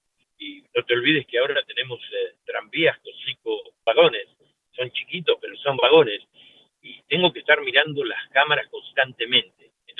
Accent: Buenos Aires, Argentina; me acordaba cuando mi mamá me llevaba, que yo era chiquito, en Capital Federal, en Buenos Aires, me llevaba los tranvías. Y no sé por qué, somos latinos

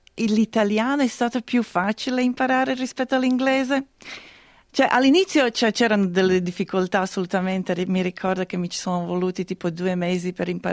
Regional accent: Croatia; Italian is a second language; No, sono croata, sì.

